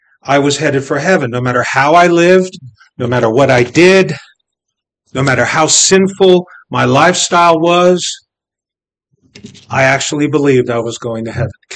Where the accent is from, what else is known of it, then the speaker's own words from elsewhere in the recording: Brooklyn, New York, United States; You know, as a Jew growing up in Brooklyn, New York, I dutifully followed Judaism, the religion of my family.